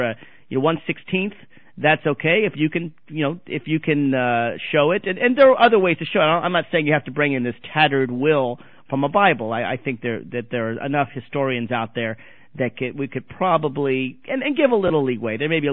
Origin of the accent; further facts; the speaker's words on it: Tennessee, United States; but from kids from my home state of Tennessee